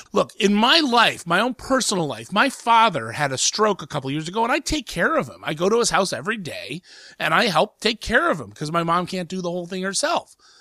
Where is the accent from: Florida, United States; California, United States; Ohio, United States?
Ohio, United States; like my home state of Ohio